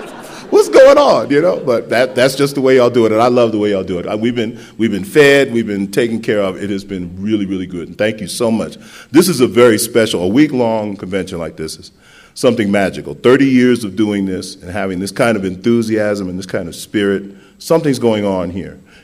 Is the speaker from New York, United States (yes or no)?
yes; New York City, New York, United States; I mean, I grew up in the South Bronx. It really doesn't matter that I grew up in the South Bronx.